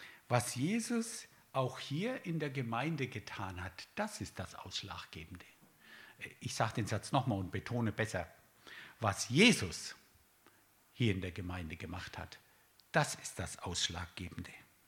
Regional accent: Bavaria, Germany; Ich kenne mich da nicht aus. Ich komme aus Franken.

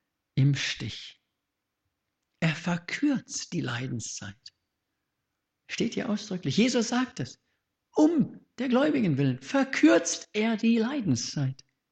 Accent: South Africa; in Deutschland gibt es Fernsehen, bei uns in Südafrika gab es das nicht, bis 1974.

